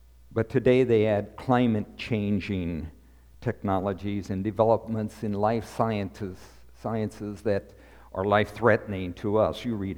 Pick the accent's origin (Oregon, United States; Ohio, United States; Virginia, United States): Oregon, United States; When I was young, a young boy, I grew up in the Willamette Valley up there. I'm a native Oregonian.